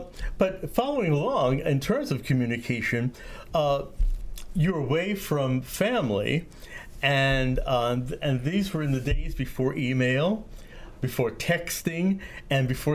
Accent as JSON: {"language": "English", "town": "Brooklyn", "region": "New York", "country": "United States", "tie": "born or raised there", "said": "the language that is totally foreign to me growing up in Brooklyn, New York"}